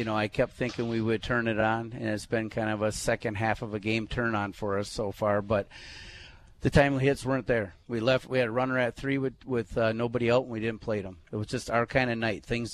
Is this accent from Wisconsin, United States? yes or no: yes; Fall Creek, Wisconsin, United States; and you know, I'm from Fall Creek, and I was there for 8 years as an assistant coach